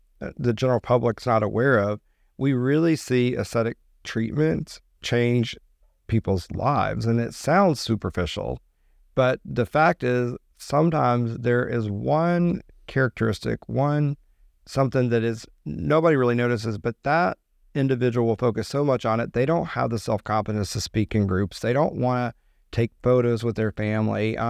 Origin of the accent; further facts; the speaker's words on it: the South, United States; accent: Southern; And I told you, I grew up in the South. I had a much deeper accent.